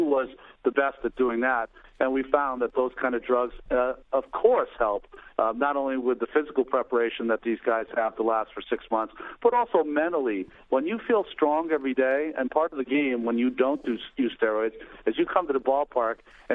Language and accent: English; Massachusetts, United States; Now, I grew up in Massachusetts, so that's part of it.